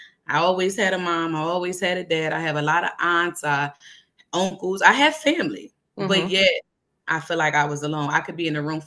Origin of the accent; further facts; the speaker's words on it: Chester, Pennsylvania, United States; I'm from Chester, born and raised, love Chester, raised in Chester schools. I was Chester High, 2009 valedictorian.